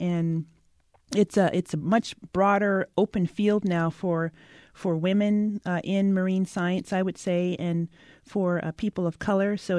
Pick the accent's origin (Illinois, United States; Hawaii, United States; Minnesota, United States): Hawaii, United States; I grew up in the Hawaiian Islands, so I was already surrounded by the oceans